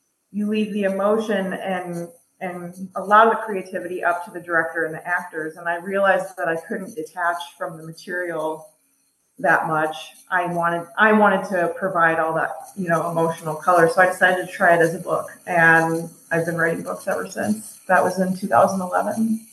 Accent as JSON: {"language": "English", "region": "Iowa", "country": "United States", "tie": "born or raised there", "said": "Well, I grew up in Iowa. A small town called Albernett."}